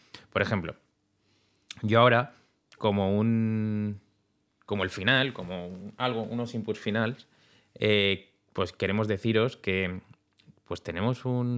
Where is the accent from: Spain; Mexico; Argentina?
Spain; Catalonia; born there; la fábrica está a 10 kilómetros de donde el pueblo donde nací, en Cataluña